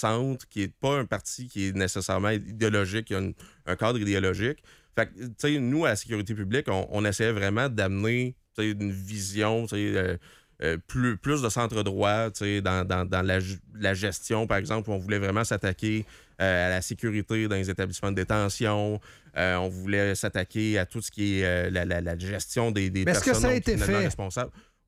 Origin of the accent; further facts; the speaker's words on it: Waterloo, Quebec, Canada; en Estrie, à côté de Granby.